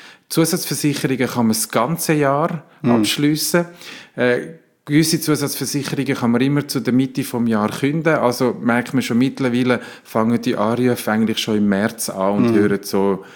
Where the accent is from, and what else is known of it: Italy